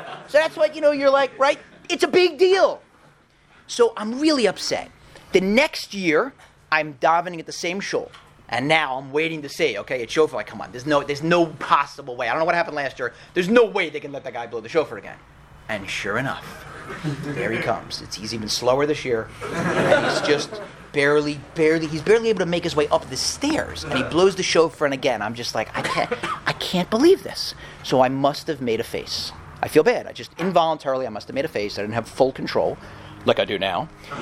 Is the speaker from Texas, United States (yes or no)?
no; Philadelphia, Pennsylvania, United States; Oh, yeah, I'm from Philly. The Eagles have never even won a Super Bowl.